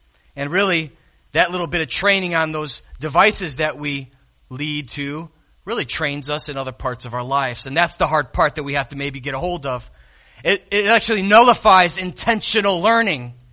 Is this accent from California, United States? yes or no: no; Chicago, Illinois, United States; I was thinking of the days I grew up in Chicago, and I was thinking of the days of the Chicago Bulls.